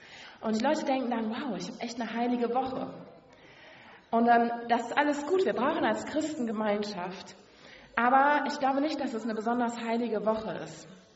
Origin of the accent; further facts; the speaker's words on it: western Germany, Germany; auch Westdeutschland, wo ich herkomme